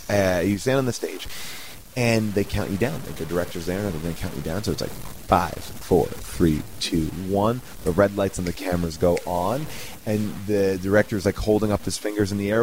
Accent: New York, United States; I am from New York.

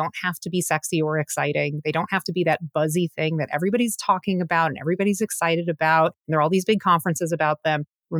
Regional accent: Miami, Florida, United States; So I'm actually originally from Miami, and I always love a listener question or response from my hometown.

